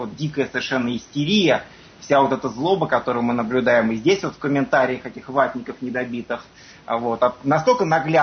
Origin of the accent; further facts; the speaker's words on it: Moscow, Russia; moved away as an adult; К моему несчастью, я вырос в Москве и прожил там большую часть своей жизни.